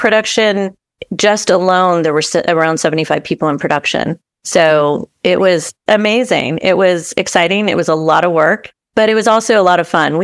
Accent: Dallas, Texas, United States; Well, I'm a Texan. I grew up in Dallas and I used to ride in rodeos and not many people know about that.

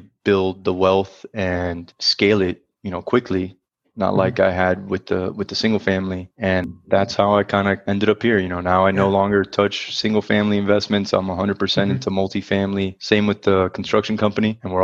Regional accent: Miami, Florida, United States; I was born and raised in South Florida, Miami. Parents are Cuban.

